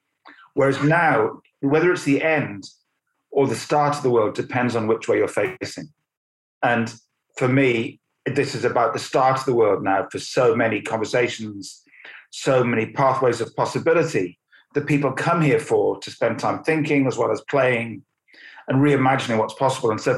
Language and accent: English; St Davids, Wales, United Kingdom; born there; I was born in St David's on the west coast of Wales, the one of three kids, children to a GP, doctor.